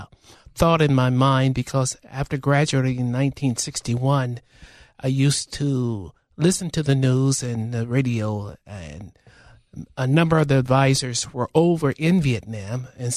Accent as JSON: {"language": "English", "town": "Kansas City", "region": "Kansas", "country": "United States", "tie": "born there", "said": "I was born in Kansas City, Kansas, and it was pretty much of the urban area."}